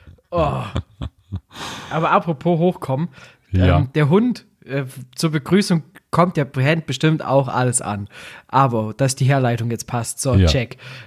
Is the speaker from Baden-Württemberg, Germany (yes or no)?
no; Bavaria, Germany; ist eine Delikatesse bei uns in Bayern